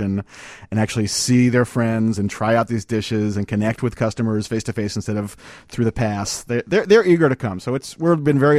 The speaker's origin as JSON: {"language": "English", "region": "East Coast", "country": "United States", "tie": "born or raised there", "lives_now": "Chicago, United States", "said": "I'm a immigrant to Chicago. I grew up on the East Coast, but I came out here"}